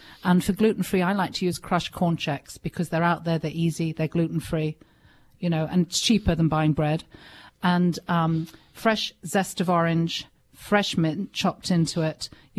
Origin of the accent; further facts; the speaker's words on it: London, United Kingdom; No, I grew up in London, but both my parents were born in Southern Ireland, and I have more family in Ireland than anywhere.